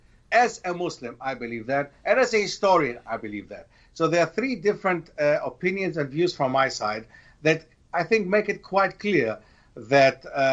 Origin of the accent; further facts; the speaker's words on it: Germany; I used to go to a mosque in the city where I grew up in Germany, where we had an Islamic center